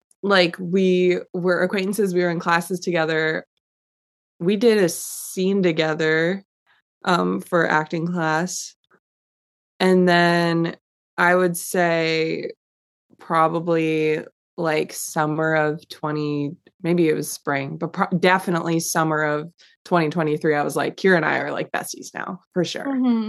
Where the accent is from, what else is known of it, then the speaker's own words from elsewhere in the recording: New York, United States; And I'm like from New York, so I'm like, LA. It was like my first time in LA with like the cool people.